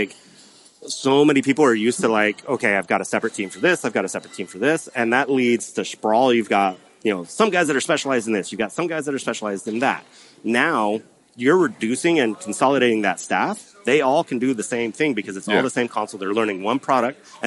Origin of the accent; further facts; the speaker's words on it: Utah, United States; I'm from Utah. Take it easy.